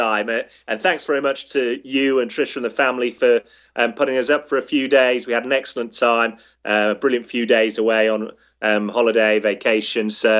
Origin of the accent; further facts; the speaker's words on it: Yorkshire and the Humber, United Kingdom; and I'm a Yorkshireman.